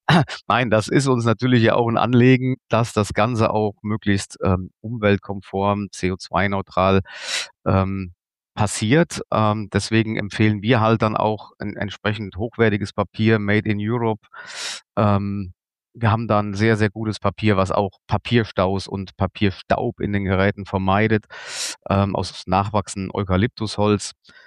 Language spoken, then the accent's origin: German; Daaden, Rhineland-Palatinate, Germany; Wir haben hier im Westerwald, hier in meiner Heimatgemeinde in Daaden, einen Wald mit 1.000 Bäumen gepflanzt.